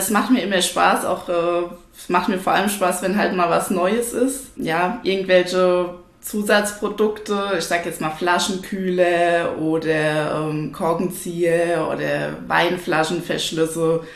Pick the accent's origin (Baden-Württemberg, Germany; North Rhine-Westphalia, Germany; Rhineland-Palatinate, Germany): Rhineland-Palatinate, Germany; Schornsheim; Nein, eigentlich komme ich aus Schornsheim.